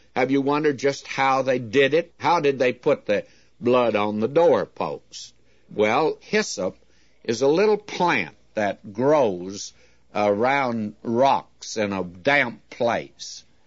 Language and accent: English; Southern United States, United States; because I was brought up in the South.